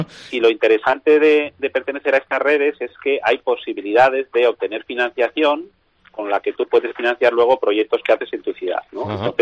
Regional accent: Tudela, Navarre, Spain; now in Madrid, Spain; Y los que somos de Tudela, pues claro, estamos sensibilizados.

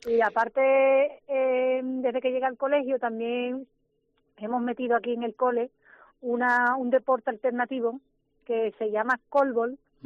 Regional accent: Jerez de la Frontera, Andalusia, Spain; los que somos de Jerez pues lo sabemos muy bien

